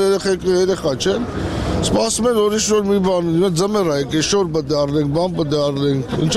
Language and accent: Armenian; Armenia; born there; ես Հայաստանի Հանրապետությունում եմ ծնվել։